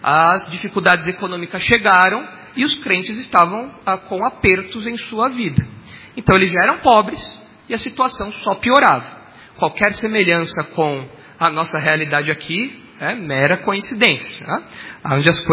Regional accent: São Paulo, Brazil; born there; eu nasci no Jabaquara, um hospital que faliu, logo depois do meu nascimento, faliu o hospital.

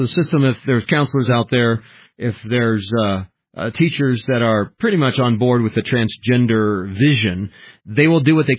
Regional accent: Grants Pass, Oregon, United States; Wait a minute, that's my hometown. That's the most conservative town on the West Coast. That's the most conservative town in America. That's my hometown, Bill.

